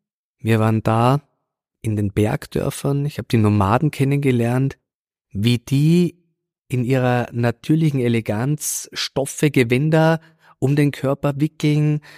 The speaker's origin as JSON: {"language": "German", "region": "Upper Austria", "country": "Austria", "tie": "born or raised there", "said": "Dort komme ich her und selbst wenn hier viel Stress ist in der Stadt oder wenn ich unterwegs bin, ich brauche so fast einmal in der Woche einen Abend, einen Nachmittag bei meiner Familie im Mühlviertel"}